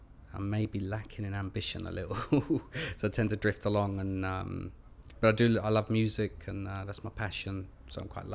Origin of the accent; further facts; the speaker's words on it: Midlands, United Kingdom; now in London, United Kingdom; I'm 36 years old and I'm originally from the Midlands, now resident in South London.